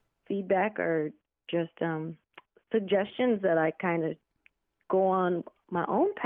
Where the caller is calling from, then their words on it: Las Vegas, Nevada, United States; Yeah, I'm calling in from Las Vegas, Nevada.